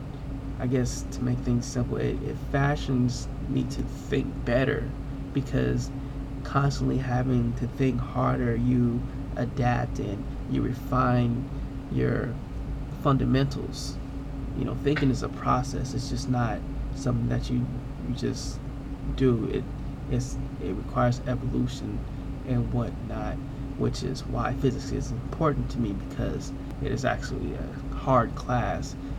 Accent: Long Beach, California, United States; I'm from Long Beach, California, where I attended David Starr Jordan High School in Long Beach, where I graduated with honors.

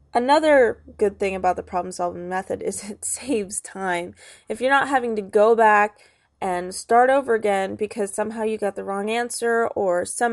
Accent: Ukiah, California, United States; I am from Ukiah, California

